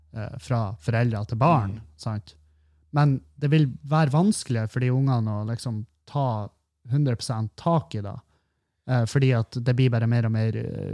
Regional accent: Meløy, Nordland, Norway; det husker jeg jo også når jeg vokste opp i Meløy

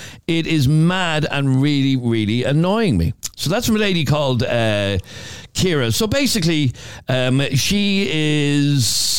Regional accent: Leopardstown, Leinster, Ireland; Like, I'm from Leopardstown, supposedly a nice part of Dublin.

